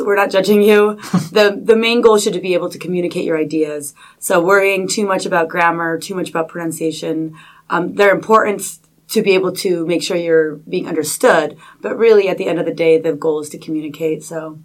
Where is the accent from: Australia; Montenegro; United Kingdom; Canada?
Canada; moved away as an adult; also born or lived in United States / Germany; I'm originally from Canada, and I'd lived in the U.S. and Germany